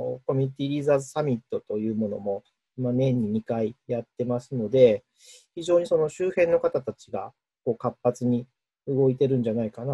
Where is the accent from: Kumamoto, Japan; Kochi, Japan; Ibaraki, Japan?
Kochi, Japan; also born or lived in Tokyo / Kanagawa; 高知生まれで高知育ちなんですけども、7年ぐらいですね、関東、まあ、東京神奈川ですけども、大学の頃ですね、大学出て3年ほど東京で働いてましたので、7年間関東におりましたが、結婚を機に高知に U ターンをして、それ以来ずっと高知